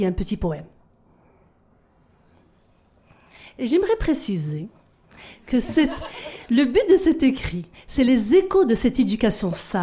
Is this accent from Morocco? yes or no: yes; Morocco; now in Canada; Alors, moi, je suis marocaine, je peux dire québécoise de souche marocaine.